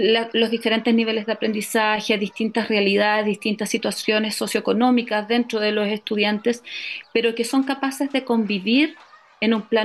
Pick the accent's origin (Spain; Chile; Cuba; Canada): Chile; Quirihue, Ñuble; lo puedo luego traer a mi pueblo, a los jóvenes de Quirihue